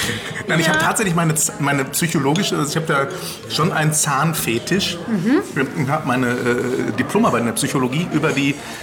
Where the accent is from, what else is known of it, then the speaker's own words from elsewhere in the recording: North Rhine-Westphalia, Germany; Ich komme aus dem Ruhrgebiet. Ich komme aus dem Pott. Da sehen wir das alles nicht so eng.